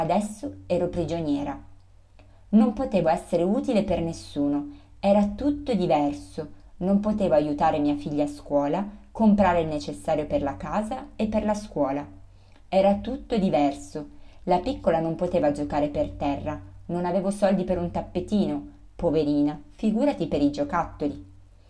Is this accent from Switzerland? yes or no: no; Vinica, Eastern, North Macedonia; Italian is a second language; now in Italy; Mi trovo come nel mio paese a Vinica, in Macedonia, e cerco di essere rispettosa, di osservare le regole italiane, perché noi abbiamo raggiunto l'Italia, non lei noi.